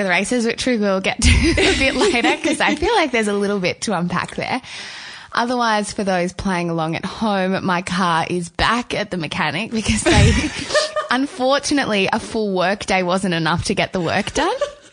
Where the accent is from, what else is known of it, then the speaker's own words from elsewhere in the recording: Melbourne, Victoria, Australia; because we're both from Melbourne